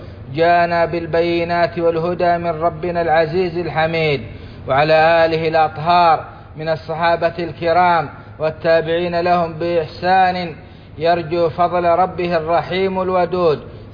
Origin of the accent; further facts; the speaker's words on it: Saudi Arabia; ومن على بلادنا السعودية بالنعم الظاهرة والباطنة